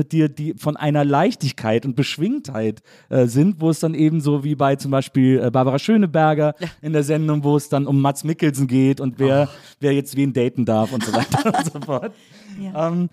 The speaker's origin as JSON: {"language": "German", "town": "Wesseling", "region": "North Rhine-Westphalia", "country": "Germany", "tie": "born or raised there", "said": "Zwischen Köln und Bonn. In einem kleinen Städtchen namens Wesseling."}